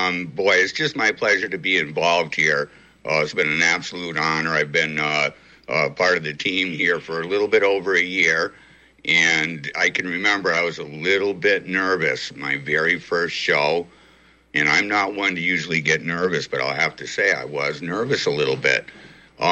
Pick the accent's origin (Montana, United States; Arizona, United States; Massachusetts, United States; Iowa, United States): Massachusetts, United States; Well, I am from Western Massachusetts. I'm just an angry country boy. So I don't have that Worcester dialect. I don't quite sound like a Bostonian.